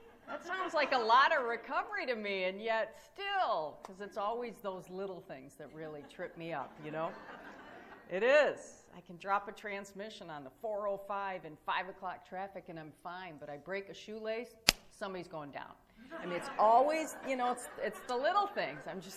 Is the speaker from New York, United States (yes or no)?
no; Michigan, United States; because I'm from Michigan, right